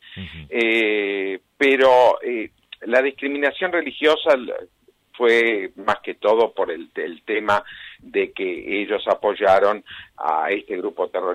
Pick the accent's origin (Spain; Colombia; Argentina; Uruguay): Argentina; esto lo digo como argentino